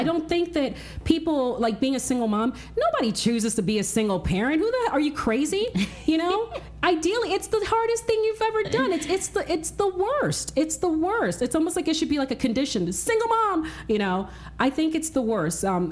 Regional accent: Nigeria; Oh, totally. I am Nigerian.

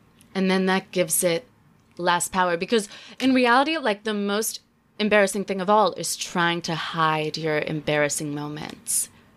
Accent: the South, United States; I mean, I grew up in the South. I grew up very middle class, but I was in a kind of a nice suburb. So I witnessed a lot of Southern prepdom

